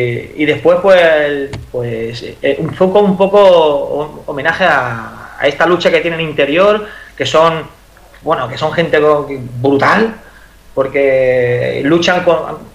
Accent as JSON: {"language": "Spanish", "town": "San Fernando", "region": "Andalusia", "country": "Spain", "lives_now": "Catalonia, Spain", "said": "pero después está a … que de hecho es un canto a mi tierra, uh-huh. hago ese cante a mi tierra nombrando San Fernando"}